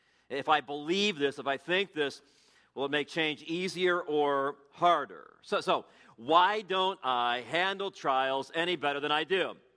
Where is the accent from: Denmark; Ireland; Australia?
Ireland; And I'm also Irish, and I used to have red hair.